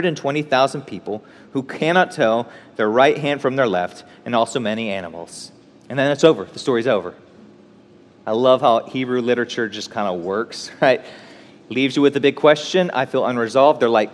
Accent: Oklahoma, United States; Did you know we used to be our own country? Right? Yeah. Yeah. I'm from Oklahoma.

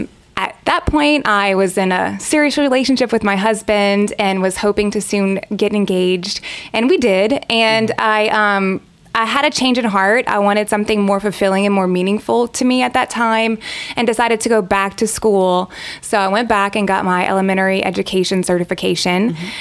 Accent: Luling, Louisiana, United States; Sure. I grew up in Luling, Louisiana. I went to Hahnville High School, graduated there, moved straight to Lafayette to come to UL

